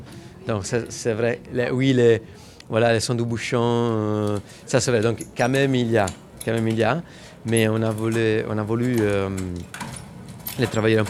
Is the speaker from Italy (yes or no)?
yes; Italy; French is a second language; je viens d'Italie avec mon collègue français